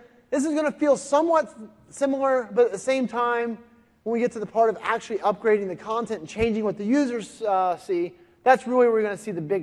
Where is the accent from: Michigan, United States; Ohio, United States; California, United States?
Ohio, United States; Cincinnati; I am from Cincinnati, Ohio.